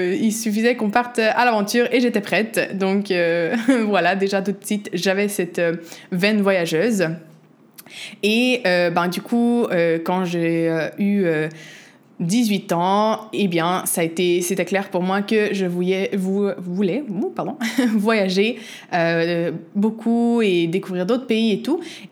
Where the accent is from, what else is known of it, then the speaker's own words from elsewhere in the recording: Quebec, Canada; accent: Quebec; also born or lived in Portugal; moi, je suis née au Québec. Tu l'entends peut-être dans mon accent. donc, je suis née au Québec d'un père portugais et d'une mère québécoise. Mais quand j'étais jeune, j'ai vécu quelques années au Portugal avant de retourner au Québec où j'ai principalement grandi.